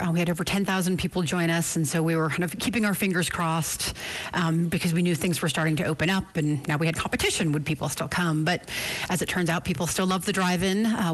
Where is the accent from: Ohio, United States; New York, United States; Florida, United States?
New York, United States; And it's a story set in the Dominican neighborhood of Washington Heights, New York, my hometown.